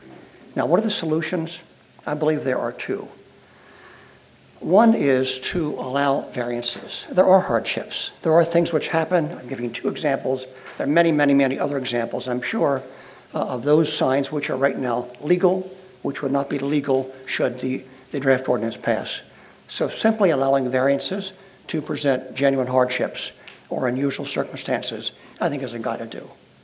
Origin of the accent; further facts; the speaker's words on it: Delaware, United States; I'm from Newcastle County. The GDP of Newcastle County has declined every year for 10 years, gone down.